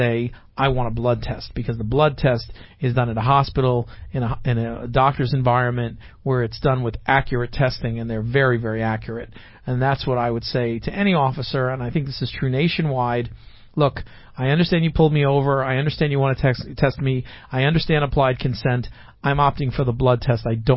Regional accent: East Coast, United States; I grew up on the East Coast, and we had implied consent in, like, New Jersey and New York and so forth.

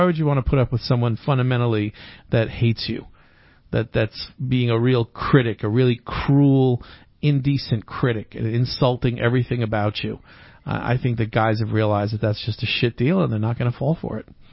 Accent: New York, United States; I grew up in New York, and I got quite a few spoonfuls of the guy, and I know who he is.

